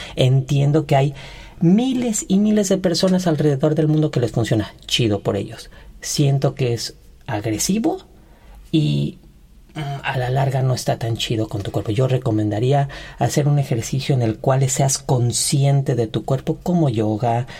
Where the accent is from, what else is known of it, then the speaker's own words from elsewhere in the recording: Ixtapan de la Sal, State of Mexico, Mexico; los hacen en mi pueblo, Ixtapan de la Sal, Estado de México, perdón.